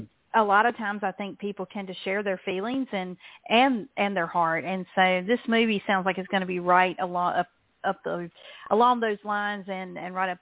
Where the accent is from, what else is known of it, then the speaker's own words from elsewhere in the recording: the South, United States; as a Southerner, I'm thinking, try to say that 10 times fast, Dawn.